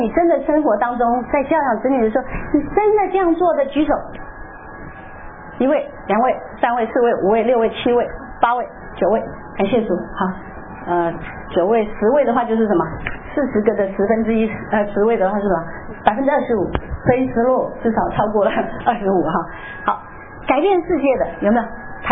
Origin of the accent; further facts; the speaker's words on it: China; 因为我们毕竟是成长在传统的中国文化里面啊，来到这里有很多要调试，有很多都要适应